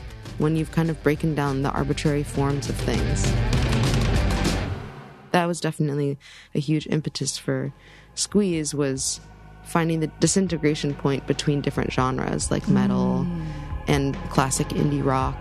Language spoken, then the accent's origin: English; United States; And of course, I was growing up in America with a Western dad.